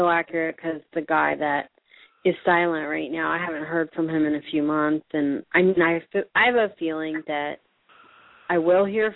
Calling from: California, United States; I'm calling from California.

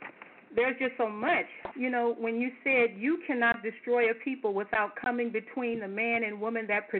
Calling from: Brownwood, Georgia, United States; I'm calling from Brownwood, Georgia.

